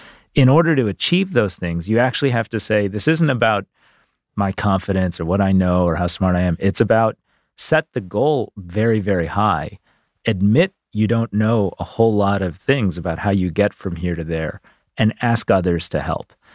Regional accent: Detroit, Michigan, United States; My dad worked at Ford Motor Company. I grew up around Detroit.

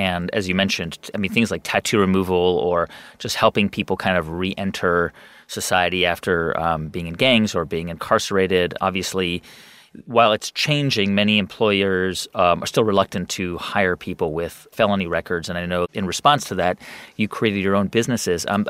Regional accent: Los Angeles, California, United States; And I grew up in Los Angeles.

